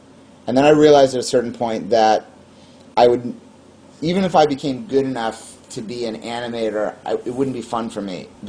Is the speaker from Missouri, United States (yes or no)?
yes; Jefferson City, Missouri, United States; I grew up in Jefferson City, Missouri.